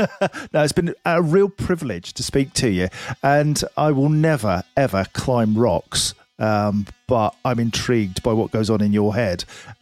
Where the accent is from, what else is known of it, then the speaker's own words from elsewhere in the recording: Southampton, South East England, United Kingdom; born there; now in Scotland; I was born in Southampton and I live and work in Scotland